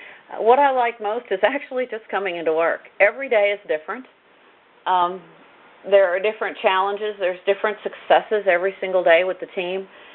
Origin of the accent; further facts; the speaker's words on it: West Coast, United States; I came from the West Coast as well, so I wanted to learn about Kentucky